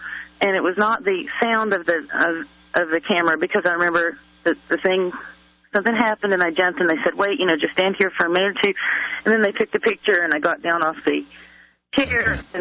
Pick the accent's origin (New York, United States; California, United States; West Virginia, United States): West Virginia, United States; Well, I went to public school, and I'm from West Virginia, and I lived in southern West Virginia. My dad was a coal miner.